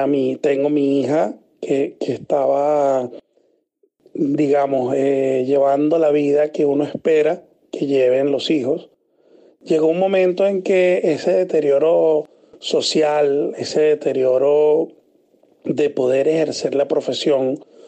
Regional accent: Venezuela; moved away as an adult; now in Chile; Fíjate, si soy venezolano, actualmente tengo ya 3 años y 10 meses en Chile.

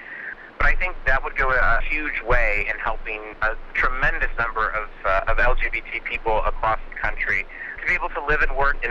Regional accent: California, United States; moved away as an adult; now in New York, United States; I am a Californian by birth and grew up out there, and when I moved out to New York during the Prop 8 campaign

